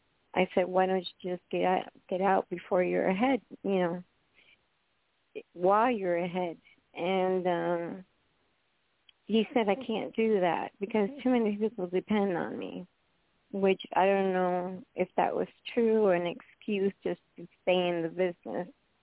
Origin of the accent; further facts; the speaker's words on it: New York City, New York, United States; I was born from Cuban parents. They came in to the United States, actually in New York City, in 1953. So I was born and raised in Manhattan.